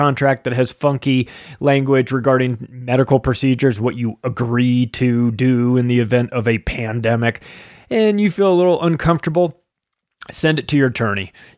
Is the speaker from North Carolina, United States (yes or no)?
no; California, United States; I grew up in California, a beautiful state, or at least it was, turned into a dumpster fire.